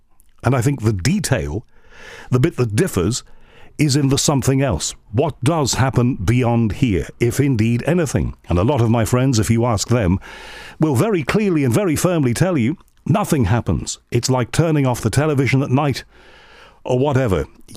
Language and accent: English; Liverpool, North West England, United Kingdom; I was born in Liverpool, right? And in Liverpool, everybody's a comic. It is the most characterful city, perhaps with the exception of New York, in the world, I believe. And I was very lucky to have been born and brought up there.